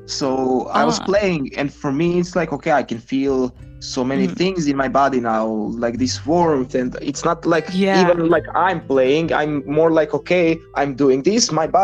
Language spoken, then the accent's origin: English; Croatia; English is a second language; I'm from Croatia